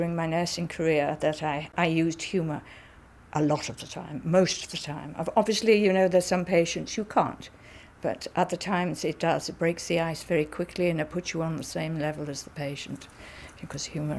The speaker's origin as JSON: {"language": "English", "country": "United Kingdom", "said": "I mean, I'm British to the core, and I laugh at all kinds of things that other people wouldn't find amusing."}